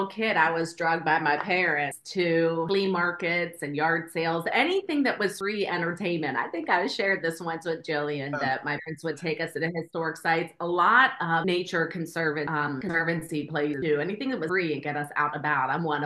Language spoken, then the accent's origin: English; West Virginia, United States; and have branched out into Ohio and Indiana, and in my home state of West Virginia.